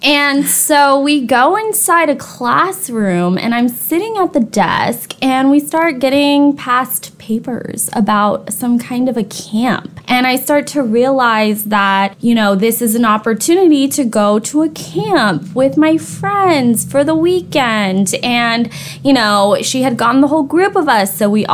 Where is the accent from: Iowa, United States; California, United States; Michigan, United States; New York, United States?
California, United States; Long Beach; I was raised here in Long Beach. My father is Vietnamese. He immigrated to the United States shortly after the war ended, and my mom is from Long Beach. We have deep roots here in Long Beach. So I grew up here in Long Beach.